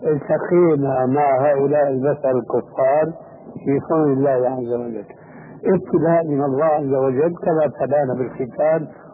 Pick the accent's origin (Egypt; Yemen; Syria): Syria; كما يقول العام عندنا في سوريا